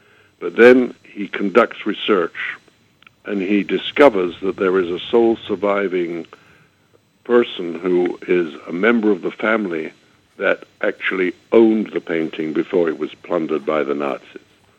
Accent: London, United Kingdom; moved away; You know, I was born and raised in London, and I left it in 1980, and it's changed considerably

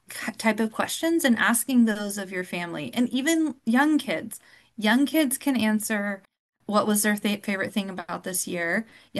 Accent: Texas, United States; especially as a Texan

